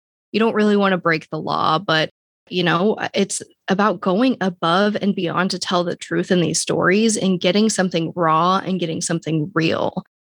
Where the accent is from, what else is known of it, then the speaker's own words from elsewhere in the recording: Phoenix, Arizona, United States; I grew up in West Phoenix and I saw a lot of friends, you know, die from drug overdoses.